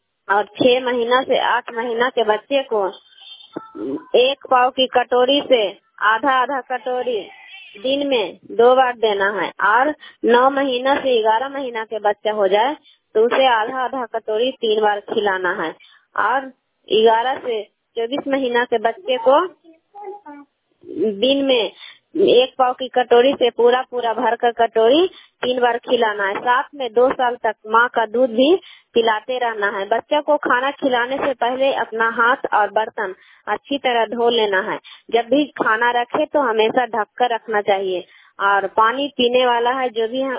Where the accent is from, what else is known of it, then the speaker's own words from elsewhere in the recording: Kailagaon, Bihar, India; मैं कैलागांव नगर नौसा प्रखंड नालंदा जिला की निवासी हूँ।